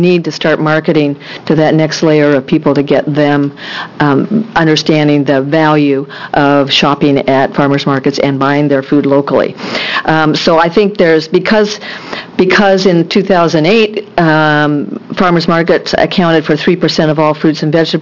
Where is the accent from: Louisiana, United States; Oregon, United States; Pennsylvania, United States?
Oregon, United States; Portland; I'm from Portland. I live in the city. I'm not a farmer.